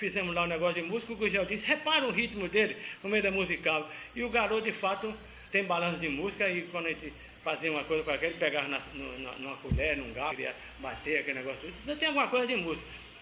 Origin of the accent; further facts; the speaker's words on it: Northeast Brazil, Brazil; um choro mais serripano mesmo, como é na minha terra, né? Aquele chorinho nordestino